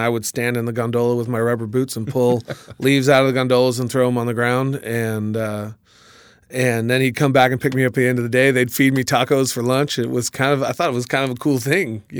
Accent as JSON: {"language": "English", "town": "Alexander Valley", "region": "California", "country": "United States", "tie": "born or raised there", "said": "Yeah, I'm born and raised in Alexander Valley. I'm a second-generation Alexander Valley grape grower."}